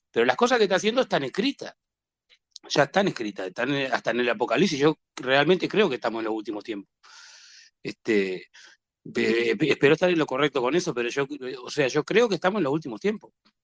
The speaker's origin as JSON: {"language": "Spanish", "country": "Uruguay", "said": "Yo soy uruguayo igual que él."}